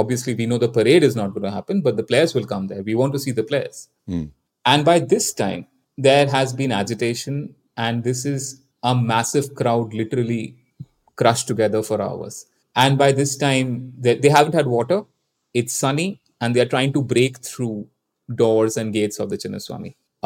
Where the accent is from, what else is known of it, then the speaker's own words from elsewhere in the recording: India; An irate crowd, I can speak as an Indian, having been part of Indian crowds.